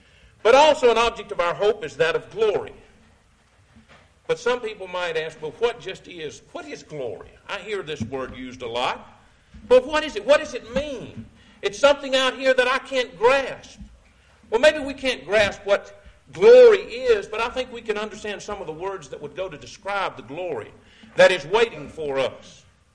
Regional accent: Georgia, United States; but I was raised in Georgia

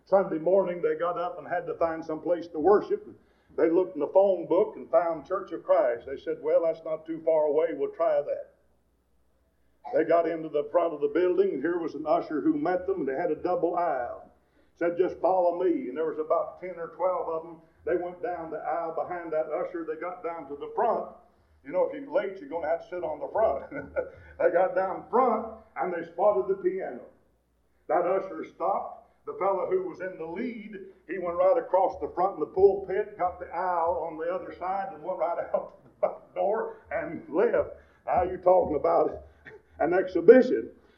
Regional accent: Kentucky, United States; I remember growing up in Eastern Kentucky that my grandpa had a horse that I could never catch.

